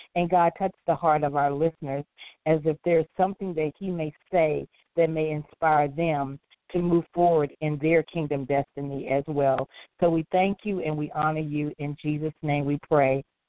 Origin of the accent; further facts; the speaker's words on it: North Carolina, United States; Oh, you're in Wilmington. Okay, so you're mm-hmm. you're in my home state.